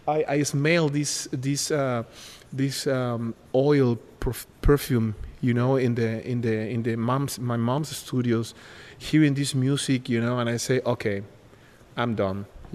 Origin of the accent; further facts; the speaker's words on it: Lima, Peru; born there; English is a second language; I was born in Lima, Peru, South America. I came from a European family, but we cultivate art in my family. You know, my mom is a painter. Very, very knowing in Peru.